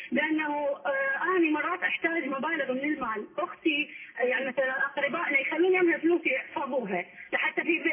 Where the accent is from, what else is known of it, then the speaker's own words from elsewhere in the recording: Al Anbar, Iraq; فإحنا بالأنبار فالرواتب مالتنا بالمصرف ما يسلمنا